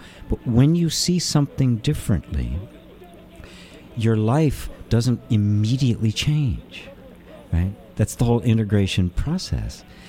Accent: Midwest, United States; And I grew up in the Midwest, right? Greek Orthodox was as esoteric as it got.

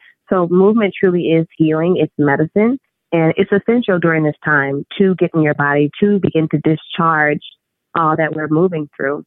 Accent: Flint, Michigan, United States; So that's where I'm from. I'm from Flint, Michigan.

